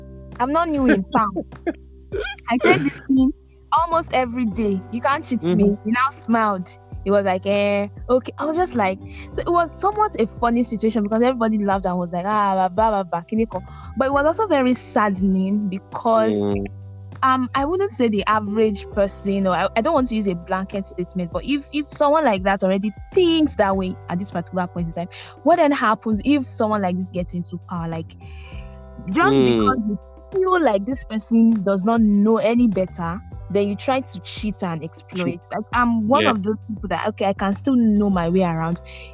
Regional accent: Ibadan, Oyo, Nigeria; this is literally my area. I grew up in Ibadan all my life.

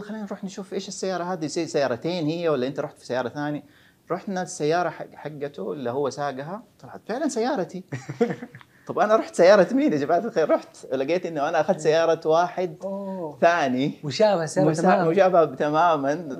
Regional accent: Jeddah, Makkah Province, Saudi Arabia; المرحلة أو المحور الأول هو أني انتقلت طبعا من جدة إلى الظهران

